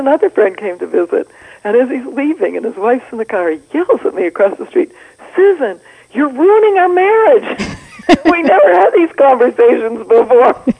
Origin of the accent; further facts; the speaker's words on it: California, United States; I'm from California, and I'm moving more into that world, and it suits me.